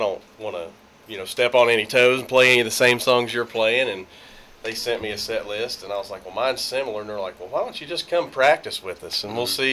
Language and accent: English; Altamont, Kansas, United States; I mean, we're all from Southeast Kansas. Mm-hmm. We're spread out a little bit. I myself am from just outside of Altamont.